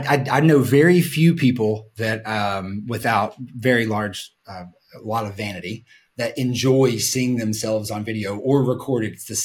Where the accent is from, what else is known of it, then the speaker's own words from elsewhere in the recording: Tennessee, United States; I'm from Upper East Tennessee and really spent the bulk majority of my career in virtual sales roles